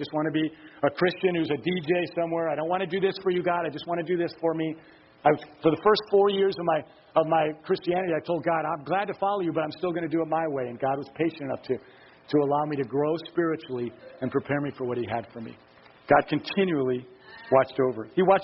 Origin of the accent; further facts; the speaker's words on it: Yuma, Arizona, United States; Because I'm a hick from Yuma, Arizona